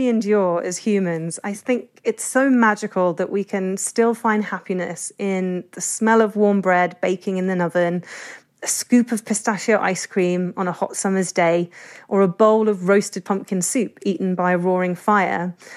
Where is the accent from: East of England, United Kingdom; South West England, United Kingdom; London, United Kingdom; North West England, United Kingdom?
London, United Kingdom; I'm a Londoner born and bred, but, you know, my parents are economic migrants to the UK.